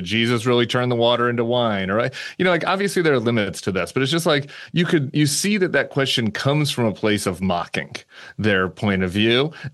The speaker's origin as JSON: {"language": "English", "region": "Colorado", "country": "United States", "tie": "born or raised there", "said": "when I was growing up in Colorado."}